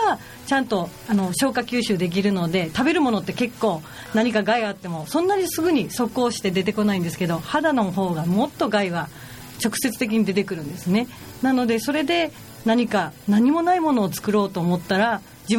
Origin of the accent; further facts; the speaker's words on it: Kumamoto, Japan; also born or lived in Fukuoka; あ、熊本の出身なんですけど、ずっと福岡でお仕事をさせていただいてて、はいはい、でその6年前にこう退職して、こう何かしようと思って南阿蘇村に行ったところだったんですね。